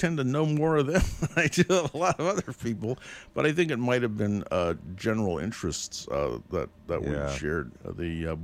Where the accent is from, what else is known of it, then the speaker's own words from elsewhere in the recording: San Francisco, California, United States; I grew up in San Francisco, but for some reason I've always known a lot of Jewish people